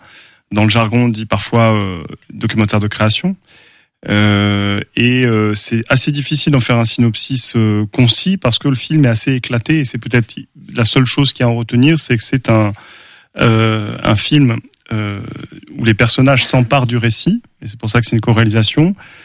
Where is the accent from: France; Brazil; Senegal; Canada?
France; Grand Est; now in Angers, France; J'habite Angers mais j'ai grandi en Champagne et donc pas à Reims mais pas loin.